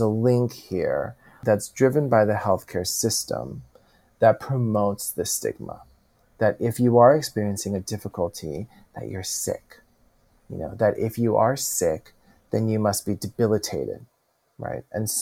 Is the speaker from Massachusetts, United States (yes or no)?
no; California, United States; And I'm from California. And so as much as the rest of the country experiences that, us in California, it is en vogue for sure to have a therapist or two that you have seen.